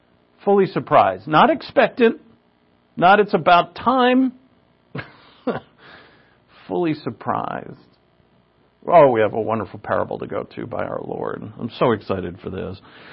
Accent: New England, United States; now in Oregon, United States; See, I'm from New England. If any stranger talks to me, I'm like, what? What do you want? That's what it was. One of the hardest things to acclimate to when I moved to Oregon

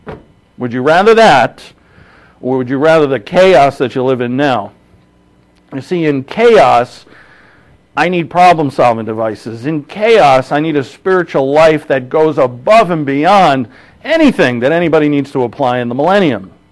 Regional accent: Ireland; I'm Irish.

